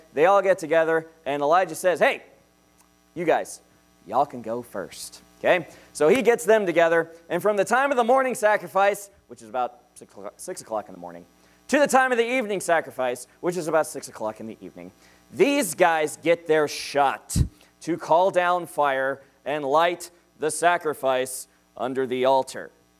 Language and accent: English; Arizona, United States; I'm from Arizona. We don't panic when there's no rain.